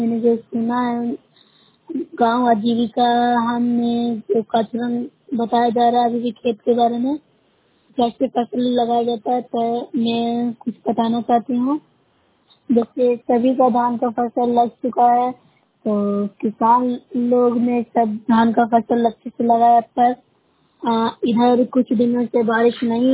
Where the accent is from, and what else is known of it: Bihar, India